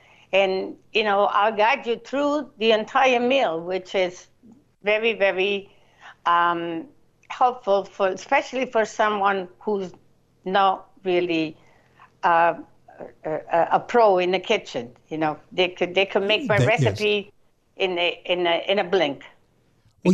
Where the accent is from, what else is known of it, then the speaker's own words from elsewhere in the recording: Italy; Well, I was born and raised in Italy, and my heart and it was full of good memory, a good recipe.